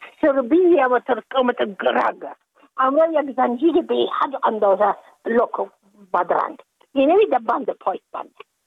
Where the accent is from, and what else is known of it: Afghanistan; moved away as an adult; now in United States